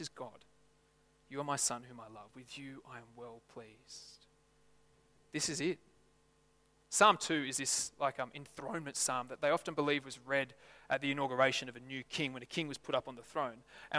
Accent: Lithgow, New South Wales, Australia; I'm from Lithgow. I've said this before, not that I'm from Lithgow, settle, but I've said before that there's a place just outside of Lithgow

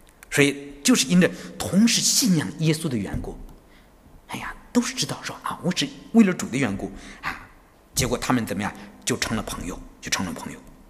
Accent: China; 我们中国人的谦虚啊，都是虚假的客套，是吧？

